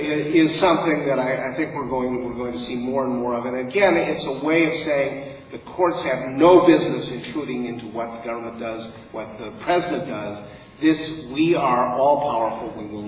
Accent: Brooklyn, New York, United States; I come from Brooklyn where I can sell you a bridge.

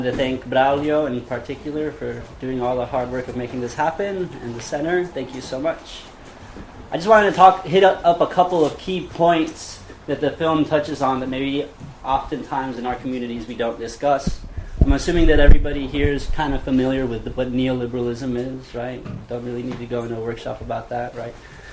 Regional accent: Austin, Texas, United States; I'm from Austin, Texas

